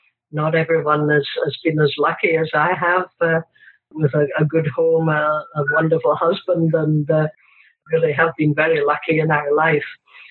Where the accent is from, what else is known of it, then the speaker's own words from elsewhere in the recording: Scotland, United Kingdom; also born or lived in South Africa; now in Australia; I'm originally from Scotland, but I haven't lived there in many years. We actually lived in South Africa for over 20 years. That was from 1983 through to 2006, and that was when we came to Australia.